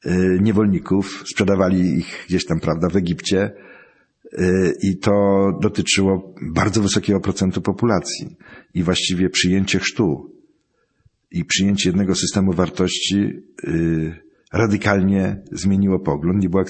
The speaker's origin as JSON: {"language": "Polish", "town": "Lubaczów", "region": "Subcarpathian Voivodeship", "country": "Poland", "tie": "born there", "said": "Ja się urodziłem w Lubaczowie"}